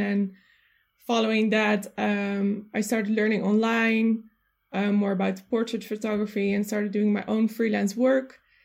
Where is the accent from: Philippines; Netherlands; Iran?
Netherlands; English is a second language; I'm 22 years old. I'm from the Netherlands.